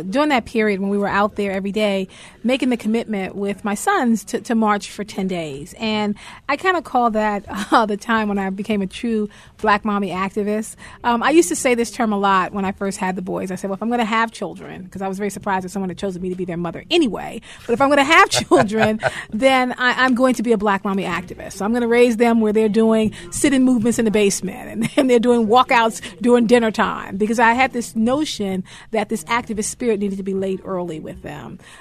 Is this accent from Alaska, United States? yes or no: no; New York, United States; now in Baltimore, United States; We chose Baltimore as our home. We are originally from New York, and we moved to Baltimore for my husband to launch a feeding ministry for the homeless.